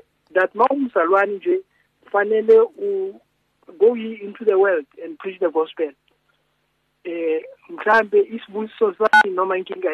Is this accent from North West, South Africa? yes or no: yes; Mabuluka, North West, South Africa; also born or lived in Johannesburg; I was born in Joburg and raised mostly in a village called Mabuluka in the Northwest. That's where I went to school.